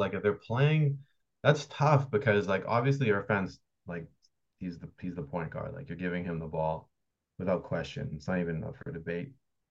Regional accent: Winnipeg, Manitoba, Canada; but they just know I'm from Winnipeg.

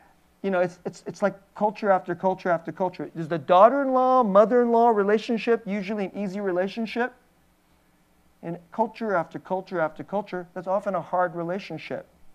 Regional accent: United States; I can imagine, and I'm Korean American, and when I was in college, I read this book about Japanese baseball, which I loved.

